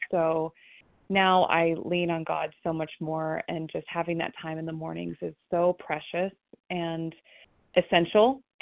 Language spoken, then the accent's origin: English; Ohio, United States; I'm from Ohio.